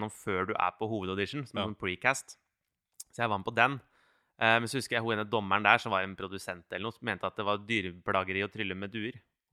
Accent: Notodden, Vestfold og Telemark, Norway; for jeg er fra Notodden, som er sånn ikke veldig stort sted. 15 000 innbyggere eller noe.

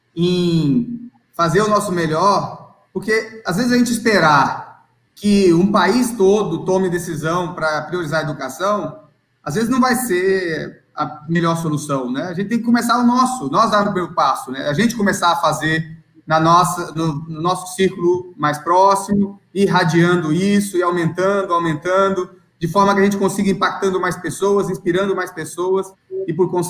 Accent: São Paulo, Brazil; Eu morava em São Paulo, isso era minha cidade natal

